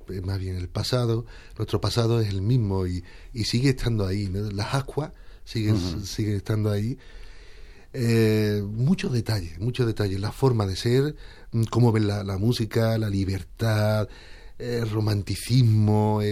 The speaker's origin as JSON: {"language": "Spanish", "town": "Lebrija", "region": "Andalusia", "country": "Spain", "said": "Realmente yo soy sevillano, ¿no? Soy lebrijano, pero soy de la provincia de Sevilla. Tengo suerte de tener que Lebrija linde y esté muy cerca de Jerez. Y en Jerez tengo mucha familia, ¿no? Pero realmente, claro, yo he vivido toda mi vida en Sevilla"}